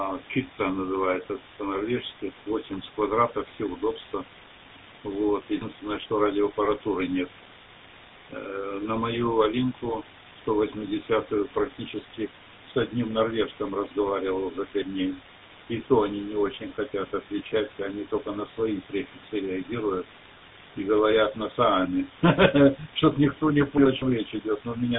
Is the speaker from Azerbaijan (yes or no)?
no; Saratov, Saratov Oblast, Russia; moved away as an adult; now in Białystok, Poland; Сам я в Белостоке, имею вид на жительство. А вообще я сам из Саратова. Живу здесь с 1974 года, когда попал в Прибалтийский военный округ.